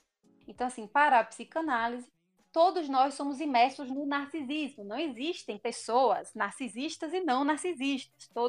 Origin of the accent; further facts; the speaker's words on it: Natal, Rio Grande do Norte, Brazil; now in Curitiba, Brazil; Sou natalense, mas habito em terras curitibanas.